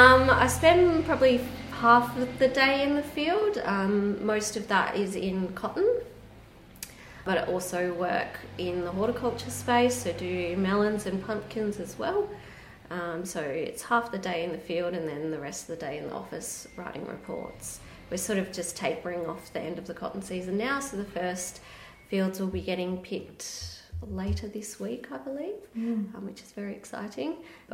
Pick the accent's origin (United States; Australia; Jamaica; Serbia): Australia; Kellerberrin, Western Australia; Yeah, so I grew up in Kellabarran in the Wheatbelt and did most of my school, all of my schooling in the Wheatbelt, so Kellabarran, Meriden, and then Cunderdin Ag, and then went to Perth for uni.